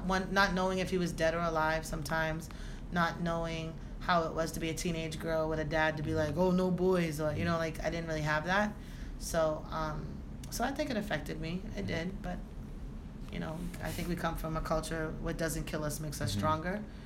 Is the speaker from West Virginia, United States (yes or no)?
no; Cambridge, Massachusetts, United States; now in Boston, United States; I'm from Cambridge, Massachusetts.